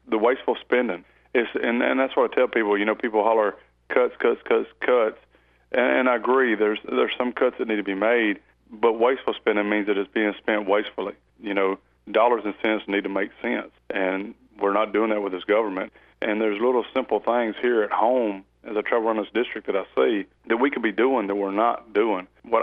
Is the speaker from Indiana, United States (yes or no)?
no; Louisiana, United States; Born and raised in Westkill Parish. Graduated from Forest High School in 1992.